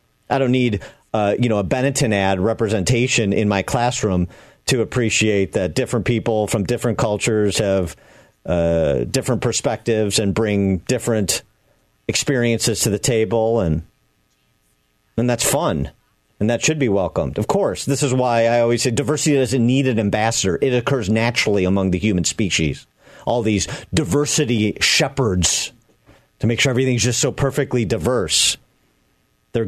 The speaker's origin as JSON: {"language": "English", "town": "Wheaton", "region": "Illinois", "country": "United States", "tie": "born or raised there", "said": "you know, I grew up in Wheaton. I don't know. I don't think I had there was a black student in my class in grade school."}